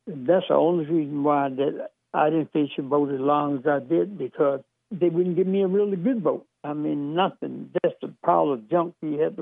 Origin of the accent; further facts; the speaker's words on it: Kilmont, Virginia, United States; Well, I'm a black Nick from Kilmont, Virginia, and I'm used to meeting redneck like you every day.